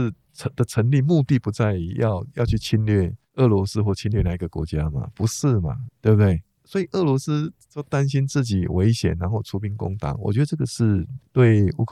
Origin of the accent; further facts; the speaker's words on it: Taiwan; 我们台湾人民有决定未来前途的机会，台湾的前途由2300万人决定了。